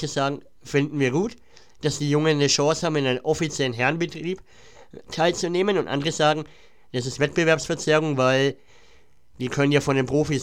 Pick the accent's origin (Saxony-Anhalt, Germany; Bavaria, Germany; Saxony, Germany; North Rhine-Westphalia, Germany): Bavaria, Germany; Nuremberg; Ihr seid jetzt am Samstag in meiner Heimatstadt Nürnberg.